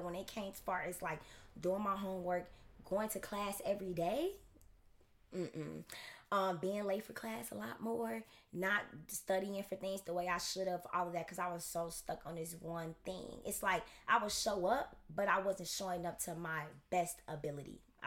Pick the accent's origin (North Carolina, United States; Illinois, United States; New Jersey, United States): Illinois, United States; Chicago; Yes, I stayed in Chicago. I stayed in my hometown for school, y'all.